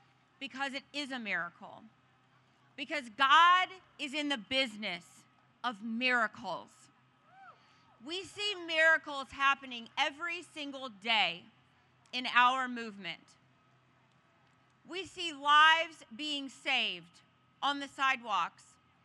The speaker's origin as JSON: {"language": "English", "region": "Texas", "country": "United States", "said": "Well, I'm from Texas, so howdy."}